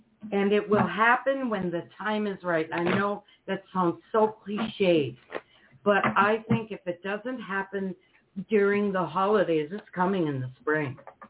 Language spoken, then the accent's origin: English; Duluth, Minnesota, United States; now in Virginia Beach, United States; We're from Duluth, Minnesota ourselves, and we know winter.